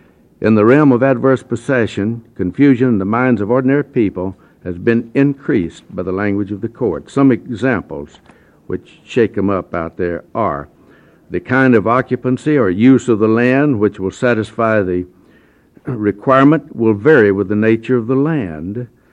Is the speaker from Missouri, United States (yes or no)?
no; Lyons, Oregon, United States; from Lyons, Oregon, and I'm representing the Oregon State Grange.